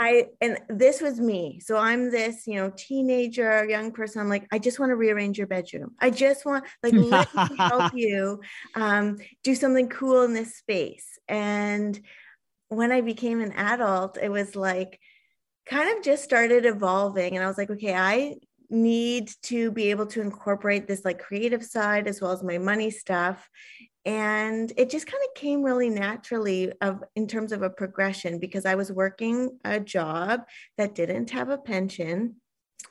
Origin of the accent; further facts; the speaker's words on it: Ontario, Canada; also born or lived in Scotland; I'm originally from Ontario, but I moved overseas to Scotland